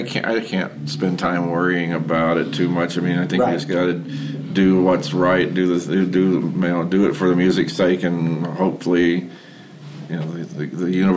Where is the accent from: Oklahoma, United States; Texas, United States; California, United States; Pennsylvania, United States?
Oklahoma, United States; my teacher was Alan Mundy from the … when I was growing up in Oklahoma.